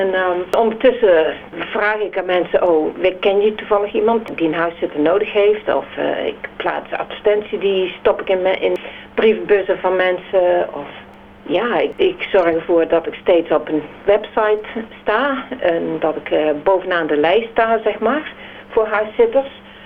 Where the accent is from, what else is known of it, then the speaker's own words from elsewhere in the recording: Netherlands; En als Nederlandse vrouw, dan denk ik, ja, god, dat zou toch niet, dat is toch niet normaal?